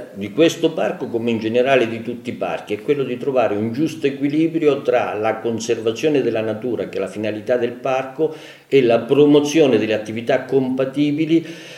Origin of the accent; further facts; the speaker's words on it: Fermo, Marche, Italy; sono originario delle Marche di Fermo, mi sono trasferito a Pisa dopo essermi laureato perché ho iniziato a lavorare a Pisa.